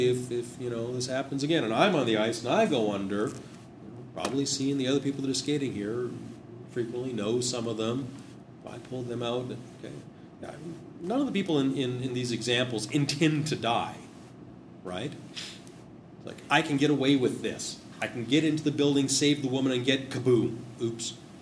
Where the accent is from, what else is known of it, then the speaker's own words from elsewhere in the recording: Manchester, North West England, United Kingdom; I mean, I'm from Manchester, really, but that's not quite going to work.